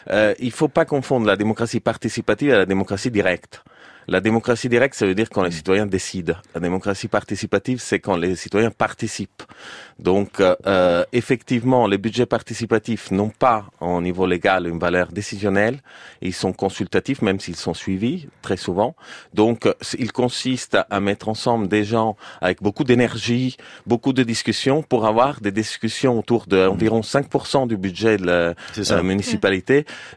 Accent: Grenoble, Auvergne-Rhône-Alpes, France; vu que je viens de Grenoble

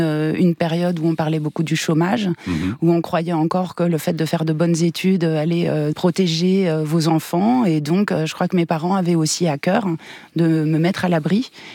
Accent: Paris, Île-de-France, France; Alors d'abord, moi je suis née effectivement à Paris et j'ai grandi à Paris. Donc j'étais vraiment une petite citadine jusqu'au bout des ongles.

